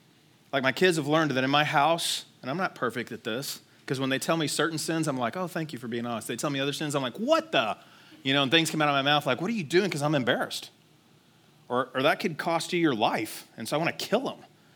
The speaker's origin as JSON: {"language": "English", "region": "Texas", "country": "United States", "tie": "born or raised there", "said": "which was one of the dumbest games ever in Texas. I grew up in Texas."}